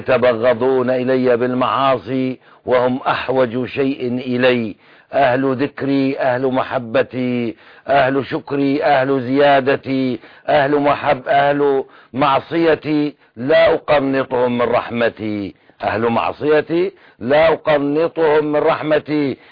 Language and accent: Arabic; Syria; moved away; نحن السوريون أنعم الله علينا بالكثير نملك الأموال والله لدينا الأموال نحن هجرنا من سوريا وفتح الله علينا في خارج سوريا